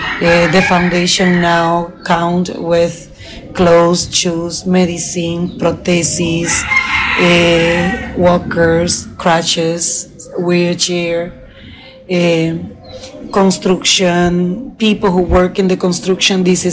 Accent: Dominican Republic; English is a second language; I am not from Puerto Plata. I come from the center of the island.

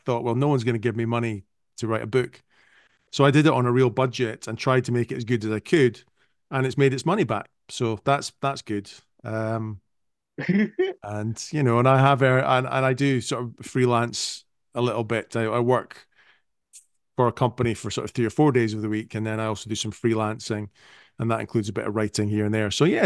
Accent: Scotland, United Kingdom; also born or lived in Edinburgh; I lived in a little village in the Highlands of Scotland for quite a few years, even though I was born in Edinburgh.

